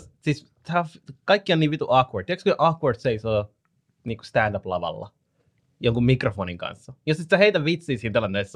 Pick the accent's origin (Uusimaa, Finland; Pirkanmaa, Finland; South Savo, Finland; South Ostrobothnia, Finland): Uusimaa, Finland; Järvenpää; me muutettiin Järvenpäästä toisesta puolelta kaupunkiin toisen puolelle kaupunkiin